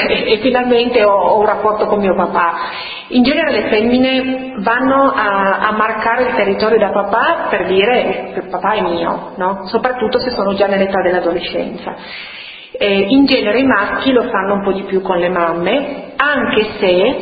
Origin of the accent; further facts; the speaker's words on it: Piedmont, Italy; almeno qua in Piemonte, io sono piemontese doc, no?